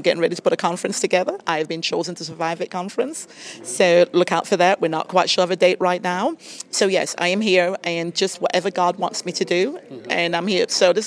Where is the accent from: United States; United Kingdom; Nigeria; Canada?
United Kingdom; Bradford, Yorkshire and the Humber; I am from England, Bradford, Yorkshire, and I am an ordained evangelist.